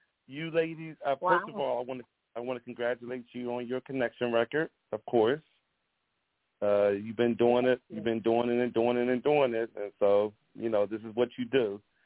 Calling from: Philadelphia, Pennsylvania, United States; I'm calling from Philadelphia

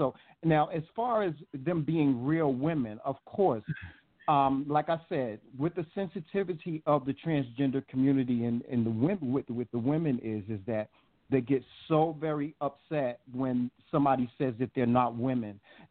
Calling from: Rome, New York, United States; I'm calling you from Rome, New York.

